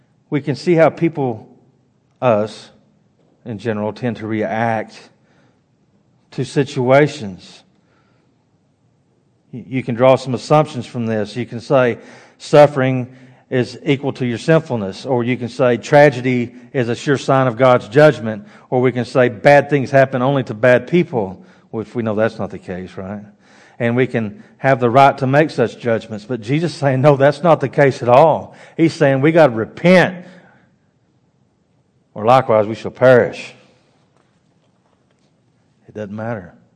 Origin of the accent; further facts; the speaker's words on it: Mississippi, United States; But growing up in Mississippi, the catfish ponds, they're always churning that water.